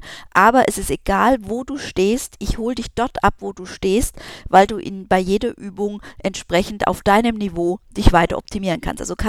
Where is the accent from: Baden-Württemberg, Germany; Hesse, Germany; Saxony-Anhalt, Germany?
Hesse, Germany; Darmstadt; Ich bin aus Darmstadt, also ich bin in Darmstadt momentan in meinem kleinen Appartement.